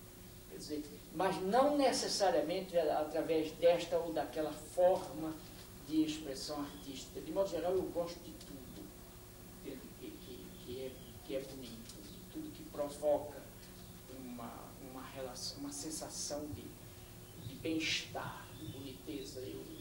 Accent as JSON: {"language": "Portuguese", "town": "Recife", "region": "Pernambuco", "country": "Brazil", "tie": "born there", "said": "perto da casa onde eu nasci, que eu visito sempre, toda vez que vou ao Recife"}